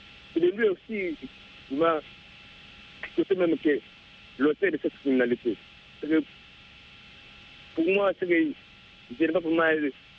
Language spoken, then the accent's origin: French; DR Congo; now in Luanda, Angola; Je suis congolais d'origine, mais actuellement, j'ai dit à Luanda, Angola.